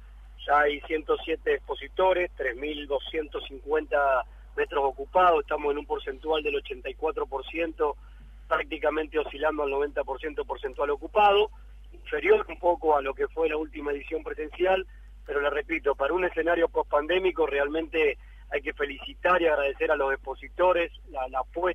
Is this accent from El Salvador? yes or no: no; Santa Fe, Argentina; Sí, claro, yo soy de Santa Fe, ciudad, y somos los dos hombres del litoral.